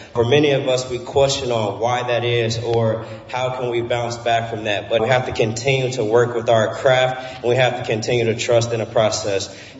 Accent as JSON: {"language": "English", "town": "Kankakee", "region": "Illinois", "country": "United States", "tie": "born or raised there", "said": "running track and field for Illinois' goal in my hometown of Kankakee, Illinois."}